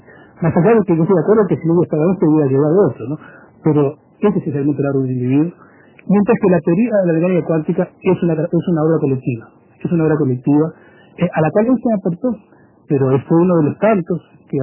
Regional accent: Southern Italy, Italy; yo como italiano del sur lo digo con honra

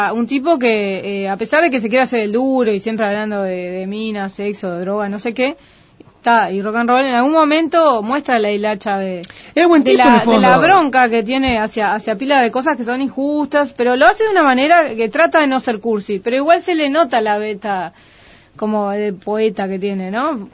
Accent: Montevideo, Uruguay; Me crié en el barrio Palermo, si sos montevideano sabés de qué hablo, es el barrio de los negros, del candombe y las llamadas.

